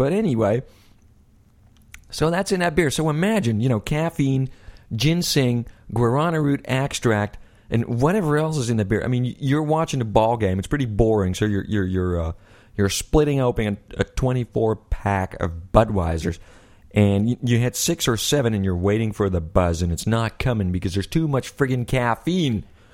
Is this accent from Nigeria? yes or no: no; Netherlands; I'm Dutch, you know, I'm from Holland